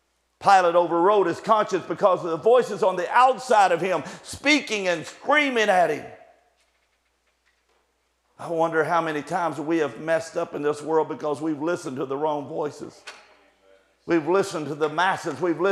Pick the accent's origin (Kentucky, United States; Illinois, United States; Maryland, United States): Kentucky, United States; now in Xenia, United States; I'm a Kentuckian. I live in Dayton. Well, I live in Xenia, pastor in Dayton, but I'm from Kentucky. Get the from Kentucky part, okay?